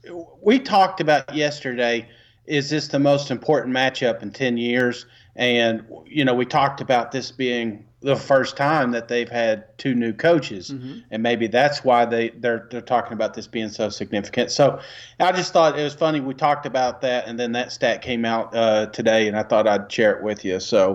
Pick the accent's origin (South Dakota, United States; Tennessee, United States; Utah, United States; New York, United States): Tennessee, United States; because obviously we're from Tennessee, so we're going to be a little bit probably – I don't know what you're going to pick, but I know mine's going to be a little bit Tennessee biased.